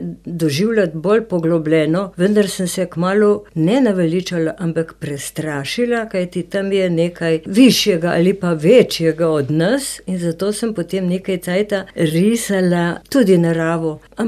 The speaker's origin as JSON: {"language": "Slovenian", "town": "Ljubljana", "region": "Central Slovenia", "country": "Slovenia", "moved": "as an adult", "said": "sem Ljubljančanka in sem se pač tle preselila, prav mogoče po naključju ali pa ne. Namreč 1974. leta sem se jaz takrat poročila in sva z možem iskala stanovanje"}